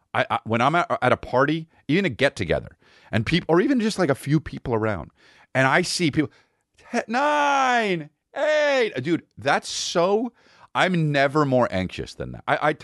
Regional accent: United States; I don't want to do this because it sucks, but I'm American.

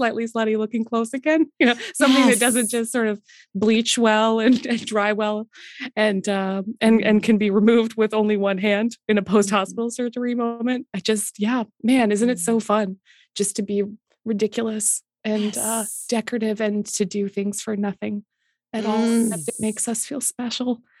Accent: Canada; as a Canadian.

